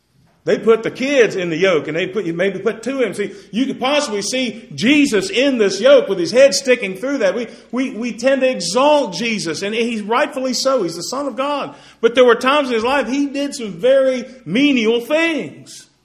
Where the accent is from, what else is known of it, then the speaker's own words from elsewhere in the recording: West Virginia, United States; I'm from West Virginia. And you know what West Virginia's most thankful for? Mississippi.